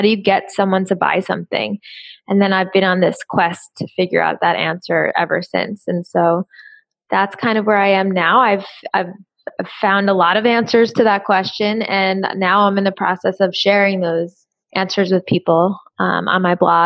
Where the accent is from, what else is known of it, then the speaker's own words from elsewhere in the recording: New York, United States; that was kind of the first time that I'd ever seen the tech startup world in person, since I'm from New York.